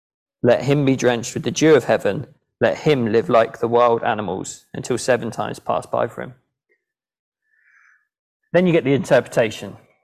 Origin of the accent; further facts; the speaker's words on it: United Kingdom; We don't do that, do we? We're British.